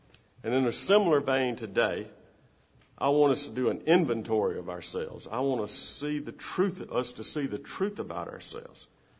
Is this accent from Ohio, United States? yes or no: no; Macomb, Illinois, United States; I grew up in Macomb. My dad ran a tire store there. It was called L&M Tire Service.